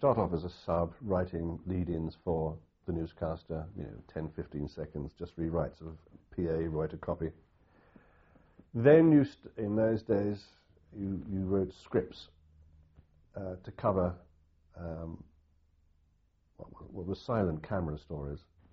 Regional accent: Southampton, South East England, United Kingdom; I'm married to an English girl, I come from Southampton

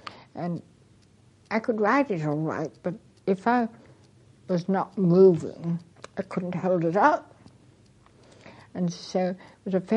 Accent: Horsham, South East England, United Kingdom; Another time when I was actually in my hometown of Horsham

